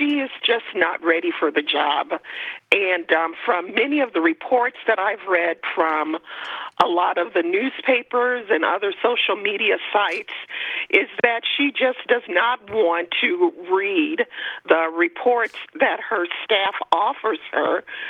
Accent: Chicago, Illinois, United States; I was born and raised in Chicago. I am not a Wisconsin native, and I have family members in Chicago.

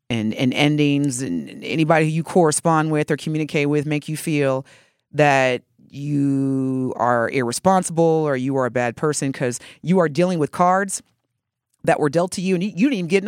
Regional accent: United States; born there; then that means … wouldn't really be an American, even though I was born on America. But because my mother's an immigrant, then I'm not American.

